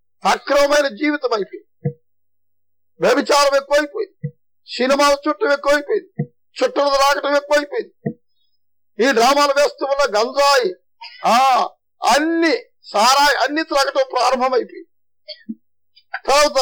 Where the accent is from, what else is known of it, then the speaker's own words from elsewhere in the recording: Kavuru, Andhra Pradesh, India; మాది గుంటూరు తాలూకా, గుంటూరు జిల్లా బాపట్ల తాలూకా స్టువర్ట్పురం గ్రామాలకు సమీపమున కావూరు వారపల్లిమైన గ్రామాలకు చెందినటువంటి వారు. నేను ఒక లోతర విషయం క్రైస్తవుడు.